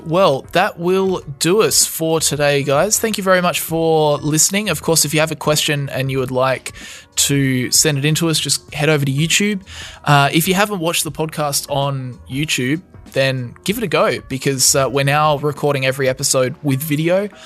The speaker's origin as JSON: {"language": "English", "country": "Australia", "said": "I am an Australian and I live in Australia"}